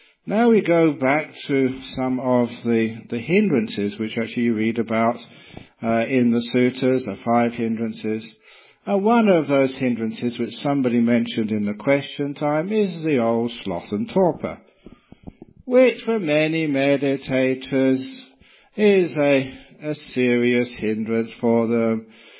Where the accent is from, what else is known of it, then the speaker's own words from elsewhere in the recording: London, United Kingdom; born there; Now you know I was born in London.